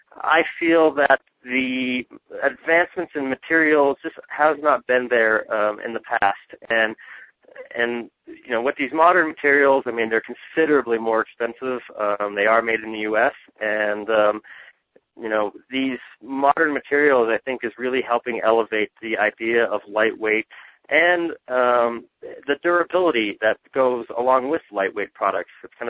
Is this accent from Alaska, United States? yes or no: no; Pennsylvania, United States; Born and raised in Pennsylvania. I've had a strong connection, family ties, to Maine.